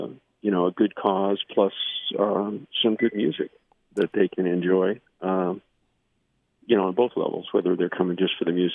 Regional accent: California, United States; also born or lived in Texas; I was actually born in Texas, but I was raised in California. And so there's a little bit of that Texas boy that creeps in every now and then.

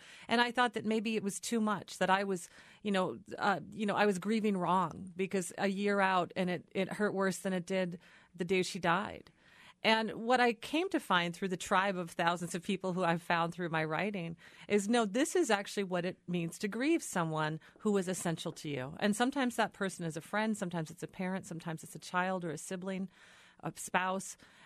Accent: Minnesota, United States; I'm from Minnesota, the land of 10,000 lakes.

